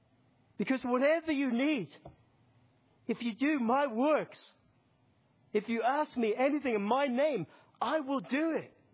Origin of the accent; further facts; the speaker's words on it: Aberdeen, Scotland, United Kingdom; I walk through my hometown in Aberdeen